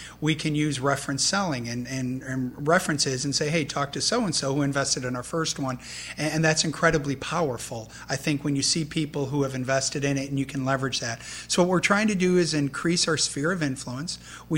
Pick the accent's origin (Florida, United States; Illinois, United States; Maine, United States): Illinois, United States; Chicago; now in Colorado, United States; Indeed. I'm originally from Chicago. My wife, Lynn, and I are both from there. We now live in Colorado, but that is home for us.